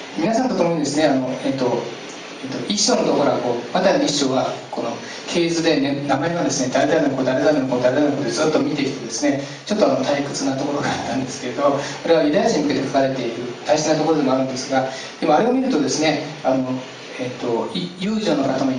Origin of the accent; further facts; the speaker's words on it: Nagano, Japan; 私の田舎では長野なんですけど